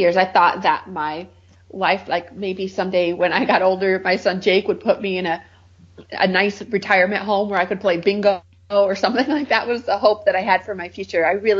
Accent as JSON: {"language": "English", "region": "Michigan", "country": "United States", "said": "You know, I'm from Michigan, so we had snow."}